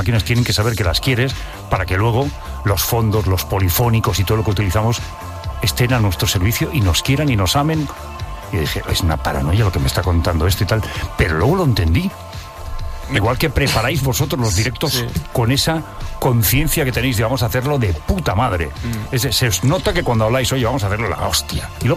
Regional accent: Barcelona, Catalonia, Spain; born there; moved away as an adult; now in Madrid, Spain; Yo llevo 33 años en Madrid, pero yo soy nacido en Barcelona y trabajé mi primera época allí.

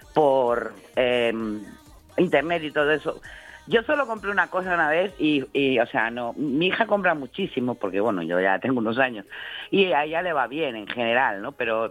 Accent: Madrid, Community of Madrid, Spain; Sí, soy madrileña, sí.

